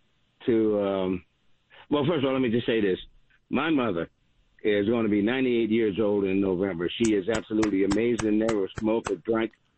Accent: Washington, District of Columbia, United States; now in Las Vegas, United States; And I grew up in Washington, D.C. I'm in Vegas now, of course.

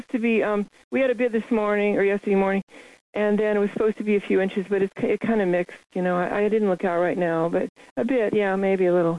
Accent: Seattle, Washington, United States; Because I grew up in Seattle, opposite end of the country.

